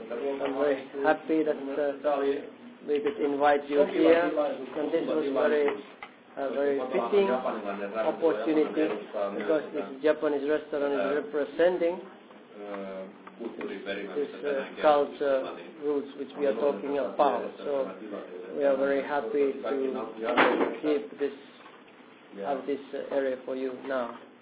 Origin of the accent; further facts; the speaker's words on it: Finland; Then even I came from Finland and I have blue eyes and white hair